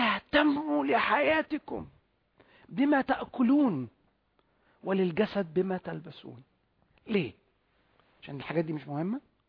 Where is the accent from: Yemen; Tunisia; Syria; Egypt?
Egypt; مش موجود عندنا في مصر.